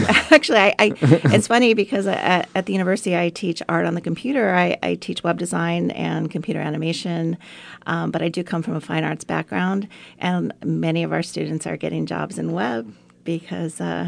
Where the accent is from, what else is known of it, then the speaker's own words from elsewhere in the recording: Los Angeles, California, United States; now in Camarillo, United States; I am from Los Angeles, and I moved up to Camarillo when I got the job, full-time job, in 2002.